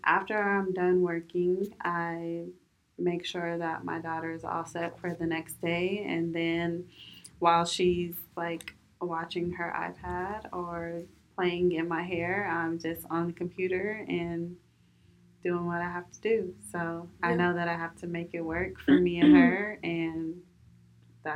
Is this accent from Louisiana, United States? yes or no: no; Sacramento, California, United States; I'm from Sacramento.